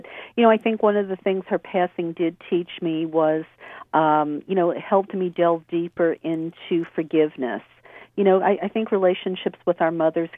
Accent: New Orleans, Louisiana, United States; I grew up in the Bible Belt, and my mother obviously did too. We grew up in New Orleans

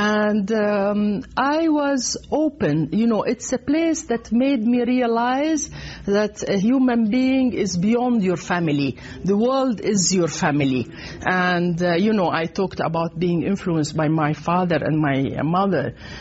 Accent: Jordan; also born or lived in Damascus, Syria; we were in Jordan. I grew up in Jordan. I was born technically in Damascus because my mother was Syrian, but I grew up as a refugee in Jordan.

